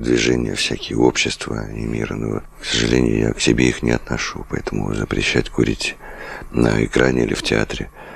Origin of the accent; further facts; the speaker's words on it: Moscow, Russia; я родился в Москве, везде написано так.